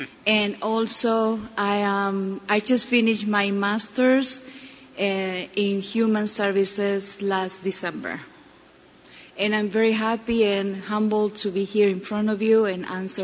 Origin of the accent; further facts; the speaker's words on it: Argentina; English is a second language; moved away as an adult; now in United States; She was very scared because I'm from Argentina, and back then, 1987, dialysis care, they used to call them the walking zombies. So that's why she brought me to the U.S. at age 21.